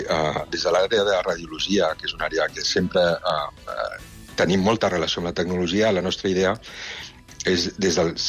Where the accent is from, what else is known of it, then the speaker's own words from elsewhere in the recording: Girona, Catalonia, Spain; jo recordava el meu poble, que era Girona